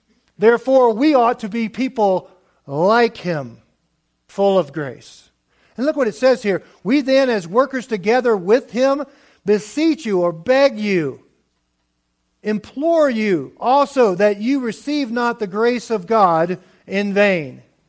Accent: Lake Charles, Louisiana, United States; Yeah, I'm just a Cajun boy born from … back in Lake Charles, Louisiana, and this is who I am.

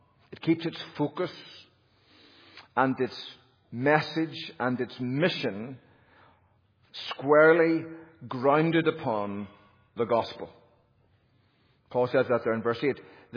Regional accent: United Kingdom; now in United States

